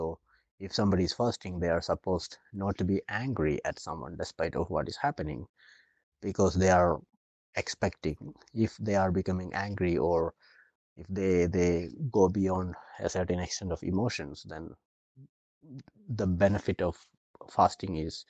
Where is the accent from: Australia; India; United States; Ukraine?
India; moved away as an adult; now in Edmonton, Canada; I am basically from India. Working as a counselor, maybe 15 years in India and almost 5 years in Canada.